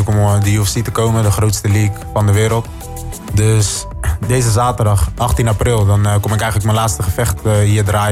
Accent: Curaçao; ik kom natuurlijk van Curaçao, dus ik wil Curaçao natuurlijk representen.

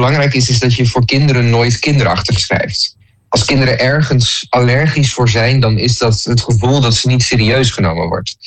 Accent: Groningen, Netherlands; born there; also born or lived in Oosterwolde

